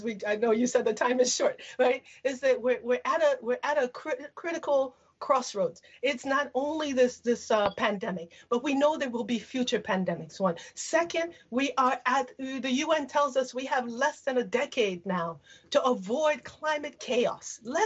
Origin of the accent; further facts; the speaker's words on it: Liberia; I'm from Liberia